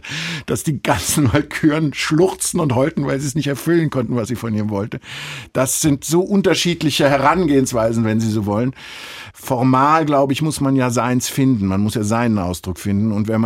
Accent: Cologne, North Rhine-Westphalia, Germany; Naja, Köln ist meine Heimatstadt. In der Kölner Oper bin ich groß geworden.

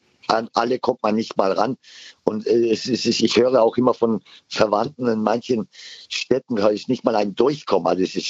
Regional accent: Turkey; Erstmal nicht nur, weil ich selber Landsmann bin, aus der Türkei bin

